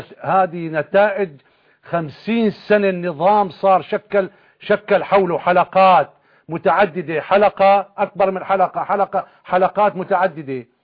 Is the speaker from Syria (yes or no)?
yes; Syria; كنظام اللي عندنا في سوريا وإمكانياتنا وشعبنا